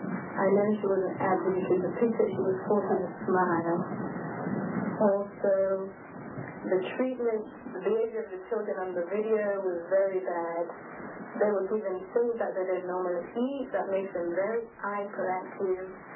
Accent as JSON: {"language": "English", "region": "England", "country": "United Kingdom", "lives_now": "Waco, United States"}